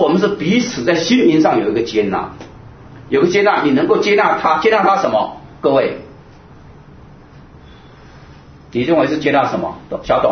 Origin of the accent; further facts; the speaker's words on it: China; 可是我们中国人常讲的，我们要孝顺父母